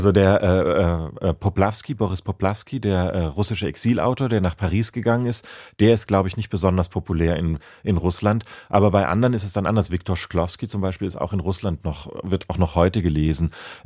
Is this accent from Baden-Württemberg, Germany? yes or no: yes; Baden-Württemberg, Germany; accent: Swabian; ich habe ein bisschen Schwäbisch gesprochen als Kind, aber das verlor ich irgendwie mit der Zeit.